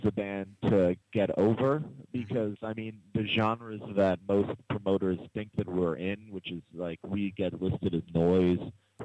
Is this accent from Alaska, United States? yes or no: no; New York City, New York, United States; I mean, I grew up in New York City, and before I started bands like … I had played extensively in the New York City free jazz community